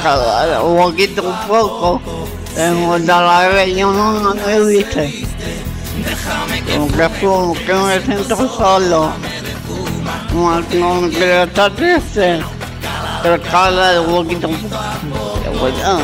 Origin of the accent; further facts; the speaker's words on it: Barcelona, Catalonia, Spain; born there; En Barcelona